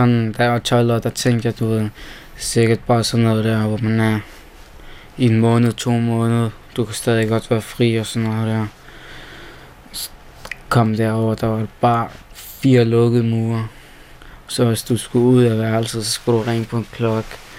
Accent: Odense, Region of Southern Denmark, Denmark; Jeg er 15 år gammel, og jeg kommer fra Odense, Holsmos.

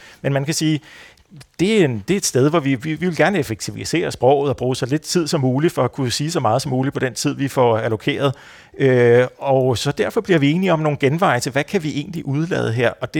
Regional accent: Capital Region of Denmark, Denmark; accent: Bornholmish; jeg er bornholmer og vokset op med bornholmsk, hvor der ikke er noget stød.

